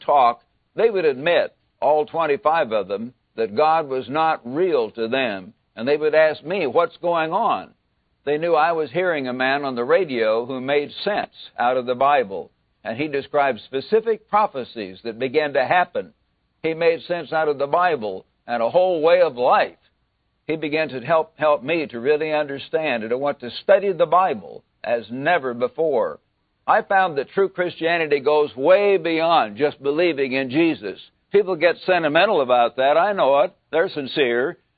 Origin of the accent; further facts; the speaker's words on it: Missouri, United States; out under the moonlight in long summer evenings back in Missouri.